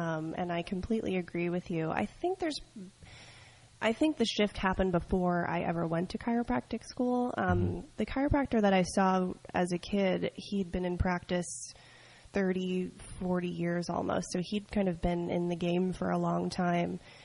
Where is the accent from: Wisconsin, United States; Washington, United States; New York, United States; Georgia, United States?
New York, United States; I grew up in upstate New York, actually, kind of near the New Paltz area.